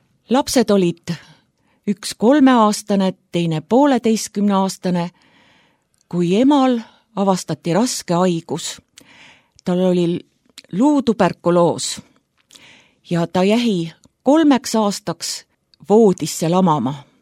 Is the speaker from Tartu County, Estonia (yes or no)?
no; Hiiu County, Estonia; Olen pärit Hiiumaalt ja minu lapsepõlve kodu oli üks imeline kodu.